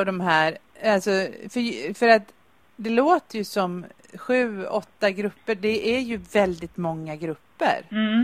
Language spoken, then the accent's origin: Swedish; Gothenburg, Västra Götaland County, Sweden; Och då kommer jag från Göteborg.